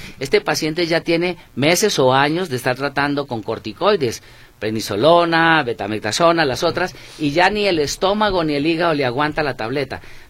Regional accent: Colombia; Soy colombiano.

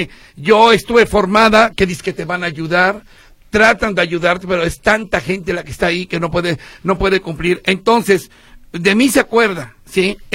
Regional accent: Mexico; como mexicano.

